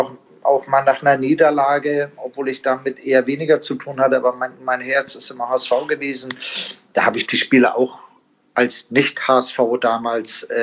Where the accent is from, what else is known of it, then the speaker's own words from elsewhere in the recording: Italy; Ich sage, ich bin ja auch ein Italiener.